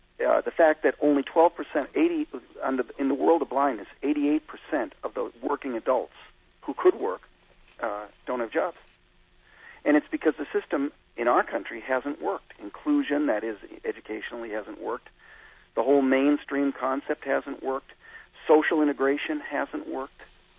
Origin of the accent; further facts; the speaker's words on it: Ireland; Well, I'm Irish, for God's sake.